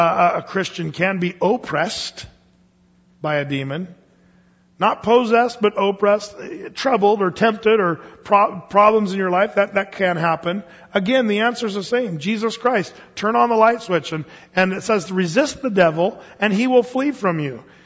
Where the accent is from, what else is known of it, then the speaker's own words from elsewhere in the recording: United States; I said, I'm from America.